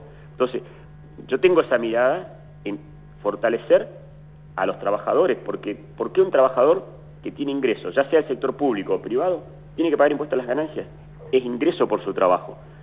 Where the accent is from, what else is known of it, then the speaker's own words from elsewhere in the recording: Zapala, Neuquén, Argentina; Yo soy nacido y criado en Zapala.